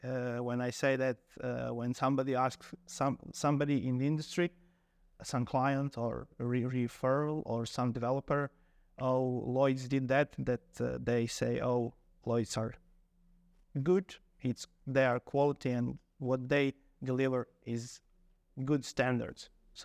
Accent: Bjelovar, Bjelovar-Bilogora County, Croatia; English is a second language; moved away as an adult; also born or lived in Rijeka; now in Vozilici, Croatia; Yes, so I was born in Bjelovar, a small city near Zagreb. I was there 18 years, lived in Bjelovar, and then I went to Rijeka for studying, and I was living in Rijeka for 9 years

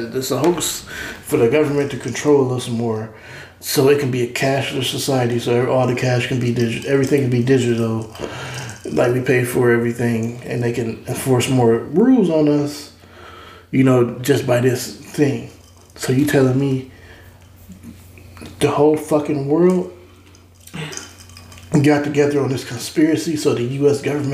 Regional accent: Ohio, United States; but we're from Ohio

